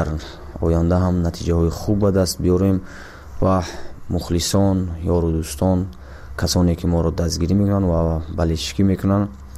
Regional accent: Vanj, Gorno-Badakhshan, Tajikistan; also born or lived in Dushanbe; من 1 ینوری سال 1993 در ناحیه ونج ولایت قطور کوهستانی بدخشان در جماعت دهات محمد لابلویف به دنیا آمدم

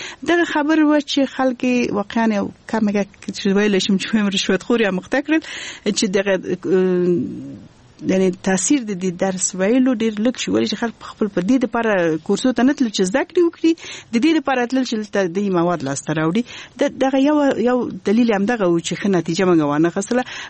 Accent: Kabul, Afghanistan; also born or lived in Balkh; هغه وخت دغې لپاره ما درس د په کابل کې ویلی دی او لویه شوی په کابل کې.

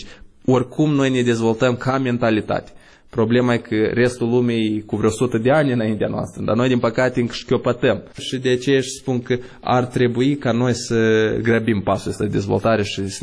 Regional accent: Moldova; Sunt mândru de faptul că sunt moldovean

